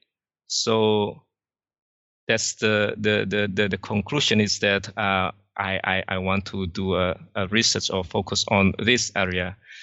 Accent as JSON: {"language": "English", "region": "Jakarta", "country": "Indonesia", "second_language": "English", "said": "about myself, I'm from Indonesia. I now live in Jakarta."}